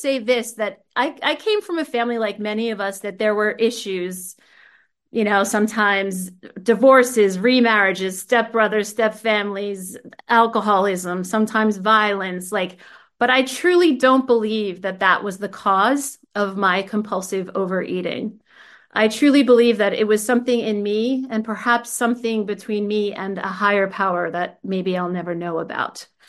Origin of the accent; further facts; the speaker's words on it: New Jersey, United States; born there; I was born in New Jersey in the United States.